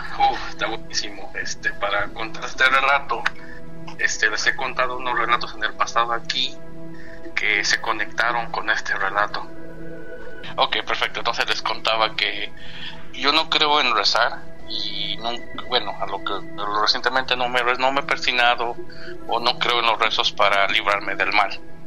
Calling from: Atlanta, Georgia, United States; de Atlanta, Georgia

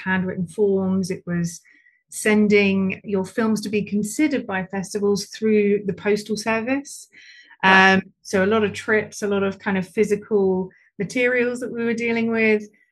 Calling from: Luton, East of England, United Kingdom; Okay, so I'm in a place called Luton, which has an airport. It's like, if you get on the right train, it's like 20 minutes into central London.

